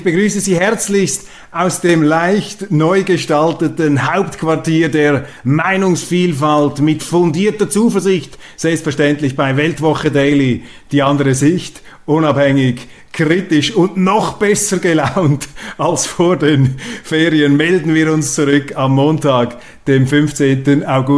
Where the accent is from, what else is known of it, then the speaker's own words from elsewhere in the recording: Zurich, Switzerland; Und als Zürcher beneide ich die Luzerner.